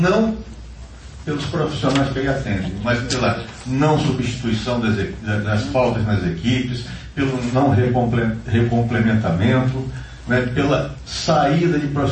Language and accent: Portuguese; Resende, Rio de Janeiro, Brazil; até trabalhava numa equipe de diabetes, de controle de diabetes, lá na minha cidade, em Resende.